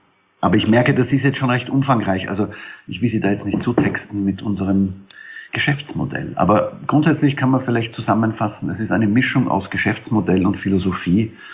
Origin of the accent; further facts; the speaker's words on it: Austria; wie man bei uns in Österreich sagt